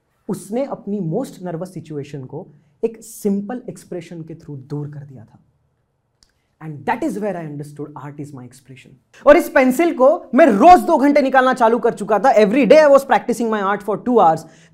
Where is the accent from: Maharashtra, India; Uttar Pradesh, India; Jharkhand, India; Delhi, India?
Maharashtra, India; Bhusawal; और मेरा कस्बा है भुसावल, जो कि एक महाराष्ट्र के छोटे से गांव कंसिडर किए जाते हैं। सो मैं भुसावल से बिलोंग करता हूँ, और मेरा जन्म भी वही हुआ, मेरी परवरिश भी वही हुई